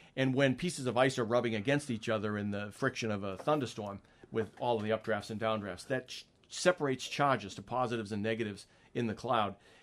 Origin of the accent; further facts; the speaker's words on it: Massachusetts, United States; I grew up in Massachusetts, so it's approximately the same latitude as Milwaukee.